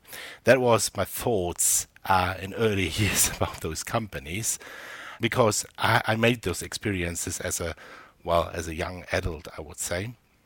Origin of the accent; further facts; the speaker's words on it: Germany; originally I come from Germany, so I started my whole journey there with a computer